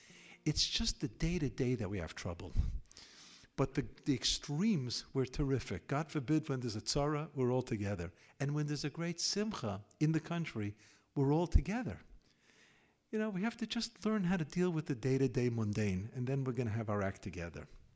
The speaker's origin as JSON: {"language": "English", "country": "United States", "tie": "born or raised there", "said": "It's not like when I grew up in the United States during 8 years of Vietnam War"}